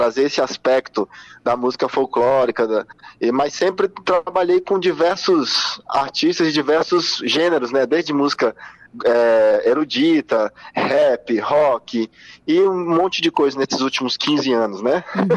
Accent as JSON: {"language": "Portuguese", "region": "Maranhão", "country": "Brazil", "said": "Eu sou maranhense"}